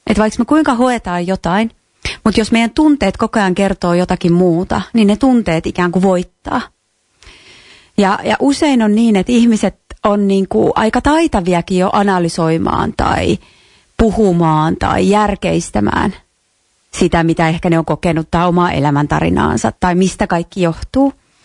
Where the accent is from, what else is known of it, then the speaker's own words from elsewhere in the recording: Kuusamo, North Ostrobothnia, Finland; Jos ajattelee, että mäkin olen niinku Kuusamosta sieltä rajalta